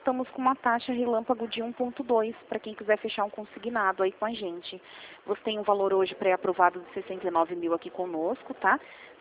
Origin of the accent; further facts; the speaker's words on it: Rio Claro, São Paulo, Brazil; eu sou aqui de Rio Claro mesmo